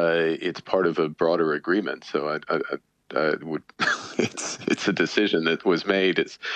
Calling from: Canada; I'm joining you from Canada

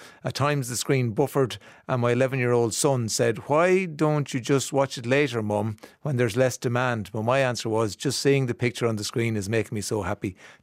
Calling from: Scotland, United Kingdom; I'm emailing from Scotland, where I live with my husband and two children. My parents live in Glasnevin and we miss them dreadfully.

